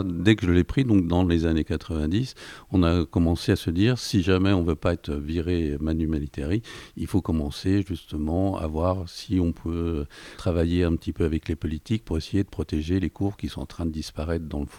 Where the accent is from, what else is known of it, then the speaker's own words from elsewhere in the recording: Paris, Île-de-France, France; Ben moi, je suis un enfant du quartier, puisque je suis né sur le Faubourg Saint-Antoine.